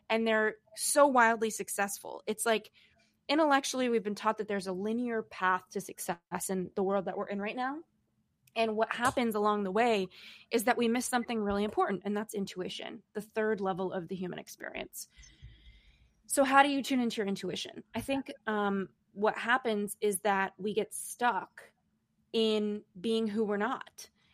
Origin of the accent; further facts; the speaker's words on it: Los Angeles, California, United States; now in New York City, United States; I grew up in Los Angeles and now I live in New York City.